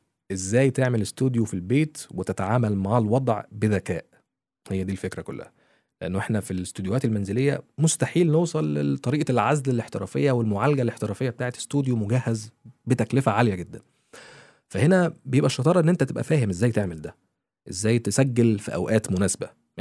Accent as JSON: {"language": "Arabic", "country": "Egypt", "lives_now": "Dubai, United Arab Emirates", "said": "انا معايا اسرة وعايز الاسرة دي تفضل موجودة معايا في دبي. احنا من مصر كل حاجة، بس انا عايز افضل موجود في البلد"}